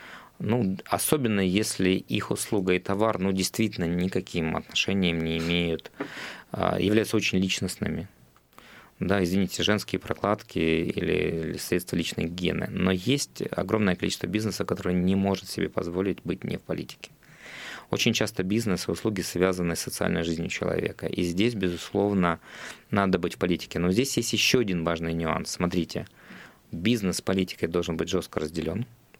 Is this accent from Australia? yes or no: no; Poltava Oblast, Ukraine; Я из Полтавской области.